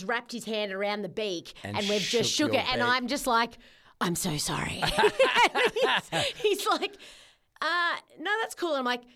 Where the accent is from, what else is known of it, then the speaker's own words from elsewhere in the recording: Victoria, Australia; yeah, born and bred on the Surf Coast. You're right.